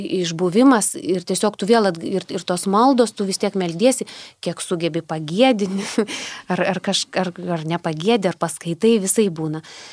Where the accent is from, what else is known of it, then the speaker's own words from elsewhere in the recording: Kretinga, Klaipėda County, Lithuania; also born or lived in Šiauliai; now in Palanga, Lithuania; Aš tai irgi laikau save žemaitę, nors aš gimusi ne Kretingoj, Šiauliuose gimusi, bet tėveliai atvežė mane į Kretingą mažą. Aš čia užaugusi, mano čia šaknis